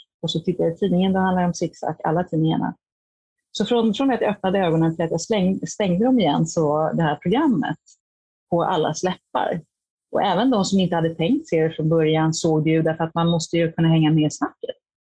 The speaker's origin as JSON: {"language": "Swedish", "town": "Hollywood", "region": "California", "country": "United States", "said": "Jag kommer från USA och Hollywood där det är konstant."}